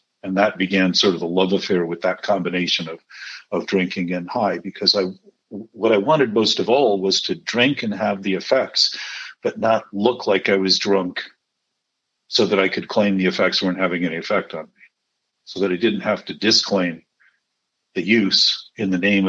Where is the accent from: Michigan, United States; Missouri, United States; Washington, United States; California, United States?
Michigan, United States; I remember growing up in Michigan, people had bars in the basements